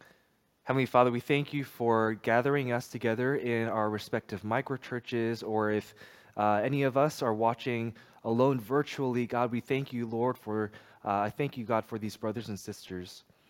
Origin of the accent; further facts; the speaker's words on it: New Jersey, United States; So I grew up in New Jersey all the way through high school, New Jersey Elementary School, New Jersey Middle School, New Jersey High School